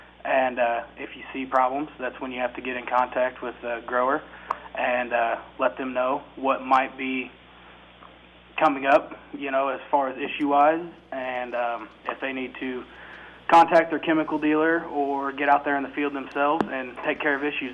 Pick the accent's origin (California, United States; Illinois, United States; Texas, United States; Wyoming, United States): Illinois, United States; Pawnee; I'm from Pawnee, so not too far. And this is pretty much my central home area. We farmed. I've been from a farming family in this area, so I know a lot about it.